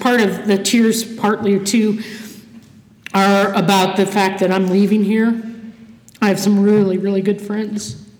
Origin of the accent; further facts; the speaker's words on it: Cleveland, Ohio, United States; like that's where I grew up, in a small town in Ohio. Although I have to say I'm from Cleveland, the Cleveland area.